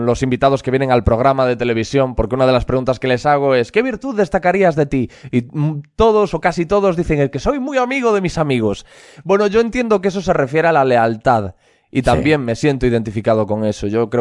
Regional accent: Corcubión, Galicia, Spain; Yo soy de un pueblo marinero que se llama Corcubión, que debe de tener cerca de 1.500 habitantes y en el que tampoco hay muchísimas cosas que ver, salvo que te vayas a la ciudad más cercana, que es Coruña, y está a 1 hora y pico.

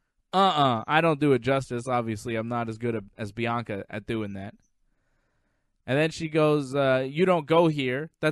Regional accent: Canada; I mean, we're Canadian

